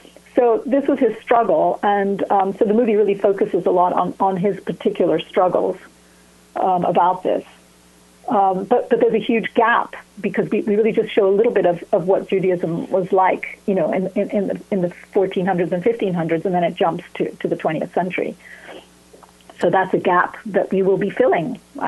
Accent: Porto, Norte, Portugal; growing up as an American and Jew in Porto in those days, we're talking about pre-revolution, because, you know, we had a revolution in 1974.

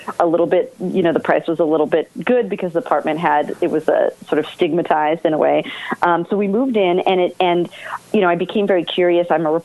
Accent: Fresno, California, United States; I grew up Reform. I'm from Fresno, California.

